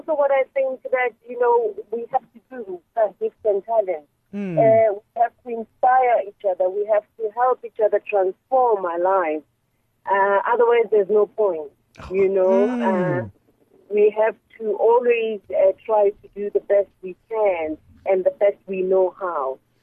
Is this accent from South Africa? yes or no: yes; Johannesburg, Gauteng, South Africa; I grew up in Johannesburg, Kusoweto, Johannesburg